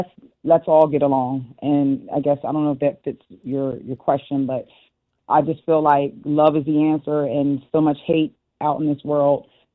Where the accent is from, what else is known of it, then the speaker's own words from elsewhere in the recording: Philadelphia, Pennsylvania, United States; I'm from Philly, so yes.